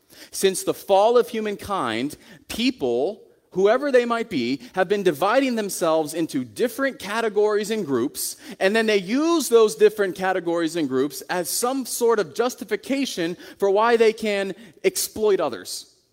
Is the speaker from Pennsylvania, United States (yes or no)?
yes; Waynesburg, Pennsylvania, United States; I grew up in Waynesburg, down in Greene County